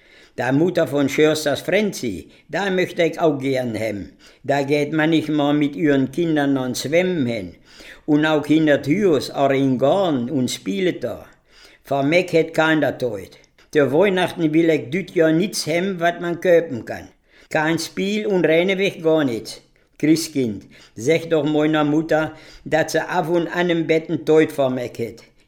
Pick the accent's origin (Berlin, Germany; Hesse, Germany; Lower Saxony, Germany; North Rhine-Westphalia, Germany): Lower Saxony, Germany; Ich komme aus Sülpke. Ich bin plattdeutsch aufgewachsen.